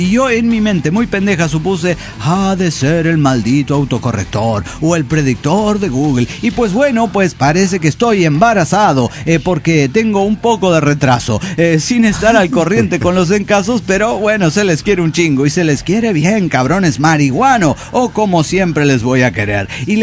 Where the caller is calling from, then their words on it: Xalapa, Veracruz, Mexico; de Jalapa, México.